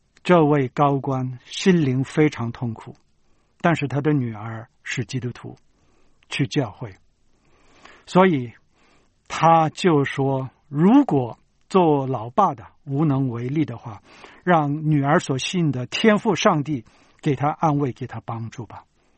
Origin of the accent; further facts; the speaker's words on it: China; 因为你跟我不是犹太人呢，咱们是中国人呢